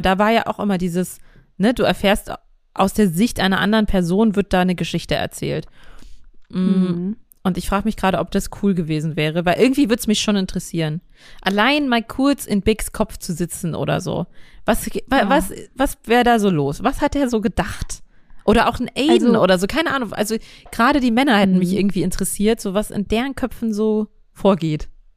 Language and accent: German; East Germany, Germany; ich komme doch aus dem Osten, da guckt man MDR.